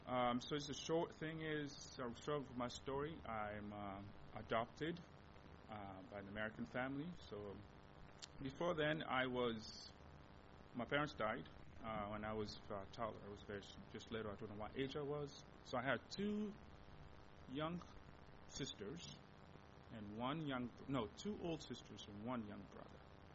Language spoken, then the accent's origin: English; DR Congo; first language Lingala; English is a second language; So that's my first language I learned in Democratic Republic of Congo.